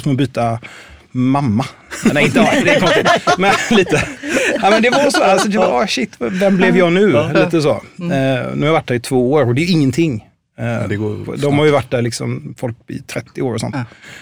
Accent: Gothenburg, Västra Götaland County, Sweden; Ja, jag är från Göteborg. Har lagt ohemult mycket tid på att försöka ta mig från Göteborg.

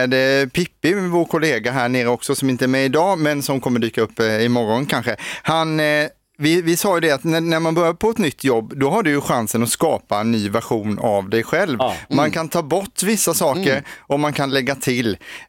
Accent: Karlskrona, Blekinge, Sweden; Ja, jag är ju från Karlskrona från början.

